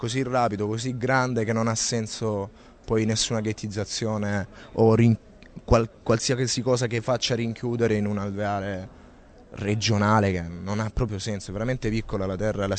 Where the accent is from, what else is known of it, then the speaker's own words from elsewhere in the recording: Apulia, Italy; Però nella sostanza siamo salentini e lo facciamo, tra virgolette, pesare sempre a chiunque